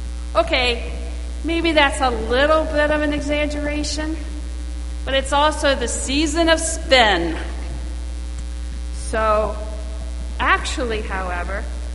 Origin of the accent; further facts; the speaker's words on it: the South, United States; accent: southern; In case my southern accent is hanging you up